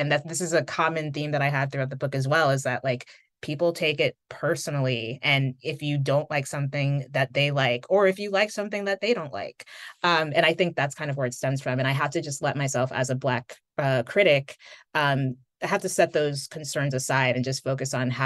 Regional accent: Connecticut, United States; growing up in Connecticut, in a suburban, mostly white environment, it made it a little challenging at times.

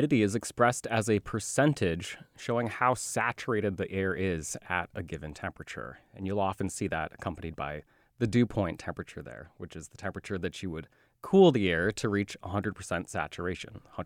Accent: Illinois, United States; So I grew up here in the Midwest, right here in central Illinois.

